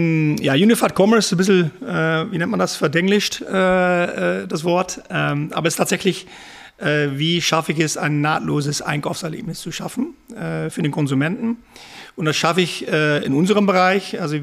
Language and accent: German; Maastricht, Limburg, Netherlands; German is a second language; moved away as an adult; also born or lived in United States; now in Germany; Bin gebürtiger Holländer. Habe bis mein 18. Lebensjahr dort gewohnt, aus Maastricht. Habe in Amerika studiert und seitdem eigentlich immer von Deutschland aus gearbeitet.